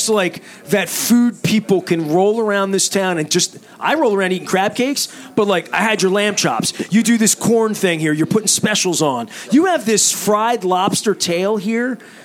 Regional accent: Dundalk, Maryland, United States; I grew up in Dundalk, and not even on crab cakes, but just on dining, right?

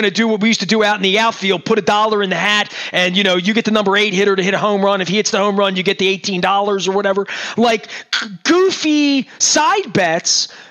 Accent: Dundalk, Maryland, United States; I grew up in Dundalk. I'm from Baltimore, East Side.

